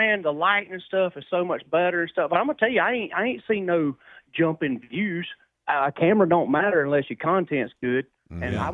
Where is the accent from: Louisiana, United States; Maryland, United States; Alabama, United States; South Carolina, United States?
South Carolina, United States; I'm like, dude, I'm from South Carolina.